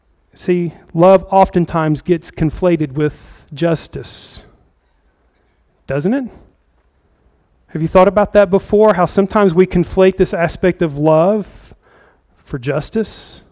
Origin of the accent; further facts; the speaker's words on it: the South, United States; I grew up in the South.